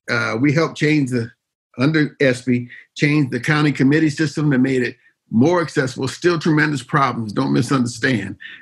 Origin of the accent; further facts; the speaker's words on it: Ghana; now in Atlanta, United States; And I came from Ghana to Atlanta to build what became Truly Living Well Center for Natural Urban Agriculture.